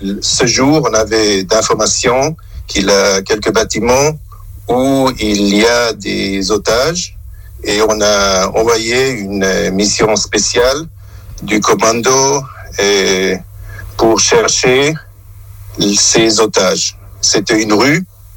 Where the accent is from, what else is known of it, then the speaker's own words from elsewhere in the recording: Basel, Basel-Stadt, Switzerland; Mais moi, actuellement, je suis de la Suisse, de Bâle.